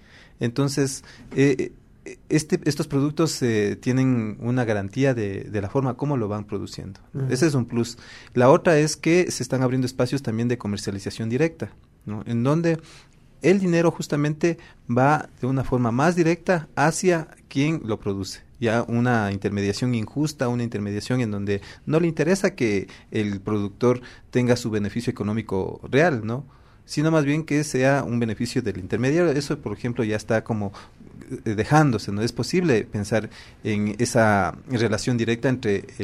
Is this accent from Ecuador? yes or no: yes; Ecuador; nosotros aquí como ecuatorianos, ecuatorianas, orgullosos de la diversidad